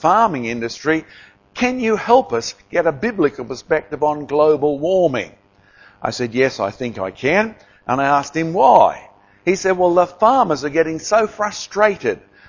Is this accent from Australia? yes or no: yes; Australia; I'll be honest, as an Australian, I was tempted to call the night off